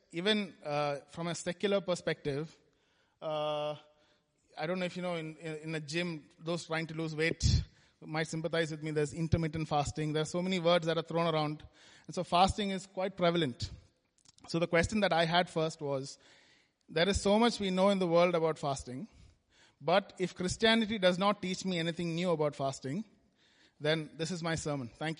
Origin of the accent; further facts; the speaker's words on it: India; moved away as an adult; now in Bristol, United Kingdom; Me and my wife, Joy. We moved here from India 2 years ago. So people asked why Bristol, but actually Bristol chose us, I think, and which is why we are here.